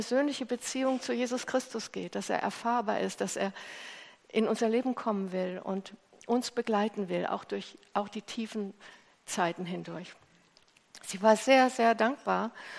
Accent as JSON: {"language": "German", "region": "Hesse", "country": "Germany", "said": "so sagen die Hessen. Ich komme ja eigentlich aus Hessen."}